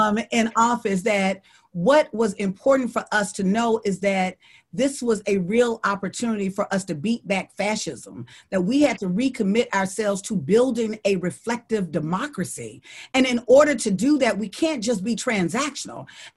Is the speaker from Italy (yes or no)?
no; Deep South, United States; The reason why I know that is because I'm from the Deep South and we live with Trump every day.